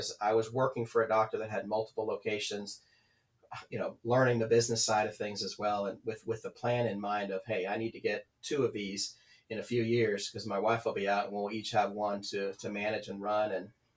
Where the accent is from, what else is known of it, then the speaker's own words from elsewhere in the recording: California, United States; fine tune my Spanish skills, which didn't weren't quite where they needed to be when, you know, growing up in California.